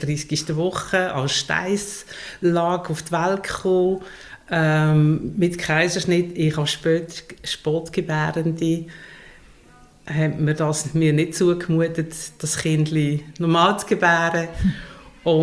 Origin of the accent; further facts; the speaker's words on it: Triengen, Lucerne, Switzerland; Ja, ich bin im Luzern-Sodental aufgewachsen, in Triengen auf einem Bauernhof mit 3 Generationen.